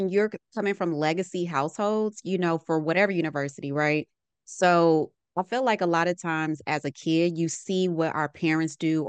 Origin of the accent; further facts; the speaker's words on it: Arkansas, United States; So I grew up in the South. I'm a Southern girl to my core. I'm from Arkansas.